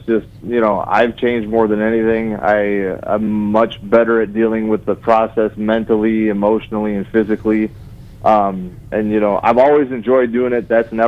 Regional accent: Midwest, United States; And, you know, I'm from the Midwest. The biggest thing we've ever fished for is, like, pike and maybe sturgeon once in a while, but really it's mostly bass fishing and things like that.

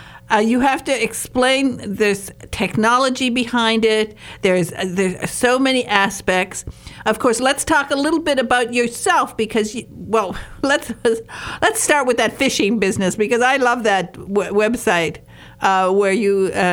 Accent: Michigan, United States; I'm from Michigan's Upper Peninsula. I was born on the shores of Lake Superior, and I've been fishing, well, since before I could walk, to tell you the truth.

